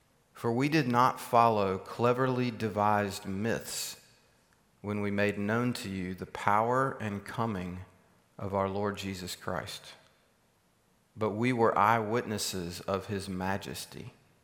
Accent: South Carolina, United States; I tell you, one time, right the first year we moved up here, I'm from South Carolina, okay? So we measure our yards in acres.

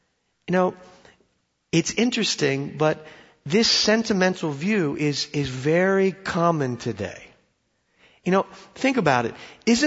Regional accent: Oregon, United States; I grew up in Oregon, okay? And there are a lot of people in Oregon like this lady.

